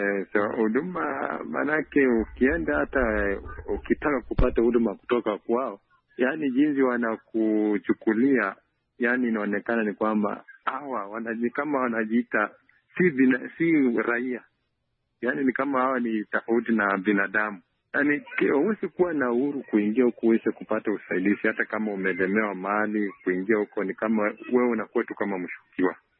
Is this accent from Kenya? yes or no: yes; Moisbridge, Uasin Gishu County, Kenya; natoka Moisbridge, Wasingishu County, Kenya.